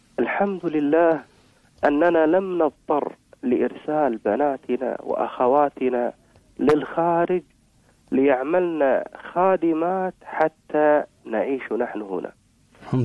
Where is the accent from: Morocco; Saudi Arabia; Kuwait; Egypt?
Kuwait; ولو عملوا عندنا في الكويت أو وجدوا فرص عمل